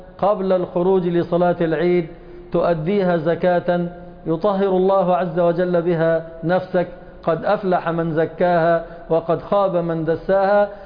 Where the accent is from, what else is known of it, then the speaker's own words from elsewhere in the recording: Egypt; أهل بلدنا مصر